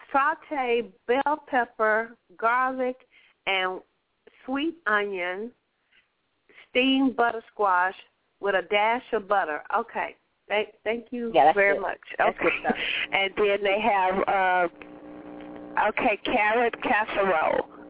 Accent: Compton, California, United States; everybody who knows me knows I'm from Compton

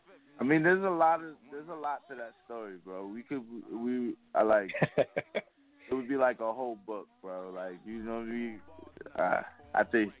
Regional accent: Brooklyn, New York, United States; born there; Alright, so, I was born in Brooklyn, New York. My mom, she's actually from Haiti. My dad was from Jamaica

